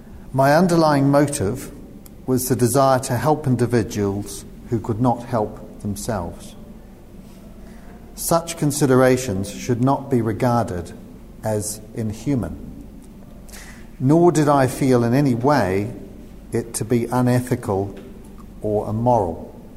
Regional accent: New Zealand; moved away as an adult; now in United Kingdom; I come originally from New Zealand. I trained in general surgery.

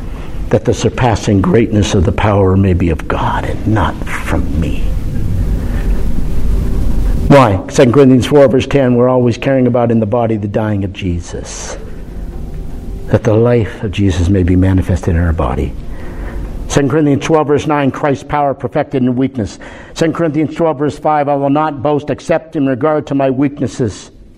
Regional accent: Canada; I grew up in Canada, tried hockey, I used to play baseball.

